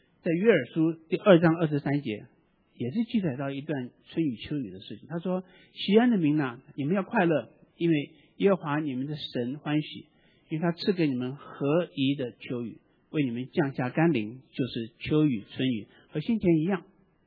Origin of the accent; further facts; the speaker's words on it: United States; 就好像今天我们美国人在美国这边所做的感恩节有点像